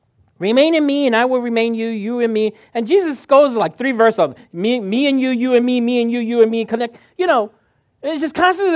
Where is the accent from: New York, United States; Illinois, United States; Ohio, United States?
New York, United States; when I grew up in New York, I know there's a small window for me